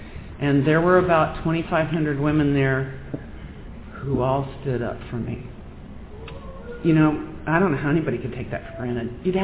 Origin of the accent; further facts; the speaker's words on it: United States; to Iran, I was terrified to go as an American.